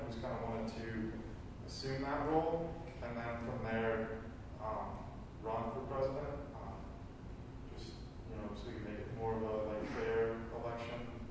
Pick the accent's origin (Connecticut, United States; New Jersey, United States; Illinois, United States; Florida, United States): Illinois, United States; Peoria; a second year MPA. I'm from Peoria, Illinois, went to undergrad in Iowa at St. Ambrose University.